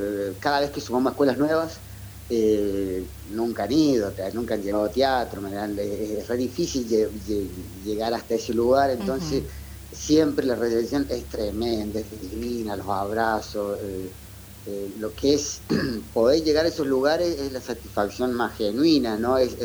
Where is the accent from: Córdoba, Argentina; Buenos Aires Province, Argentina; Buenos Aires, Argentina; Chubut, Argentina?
Córdoba, Argentina; soy de Córdoba, soy profe de teatro, gestor cultural, emprendedor